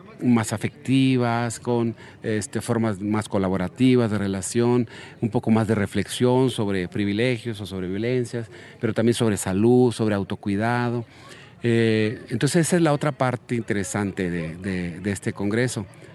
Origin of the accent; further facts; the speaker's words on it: Mexico; cómo llegamos a este punto como sociedad mexicana